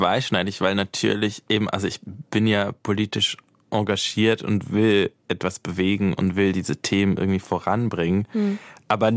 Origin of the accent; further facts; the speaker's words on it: Switzerland; Aber also bei uns in der Schweiz gab es auch schon wieder so einen Vorstoß der Rechten.